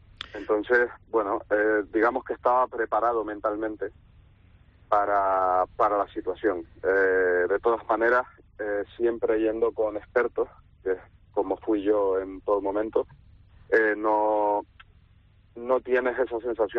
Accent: Spain; soy el primer español que consigue una portada en National Geographic Internacional

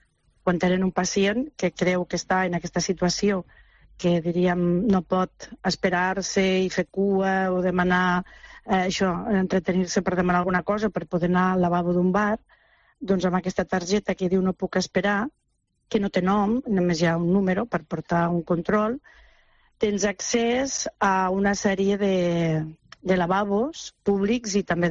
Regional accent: Martorell, Catalonia, Spain; Jo sóc de Martorell i si vaig a Martorell ja més o menys ja em coneix tothom

